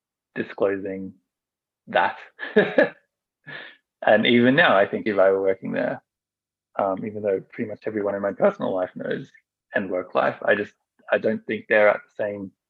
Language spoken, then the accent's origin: English; Australia; I'm from Australia, which is quite a liberal society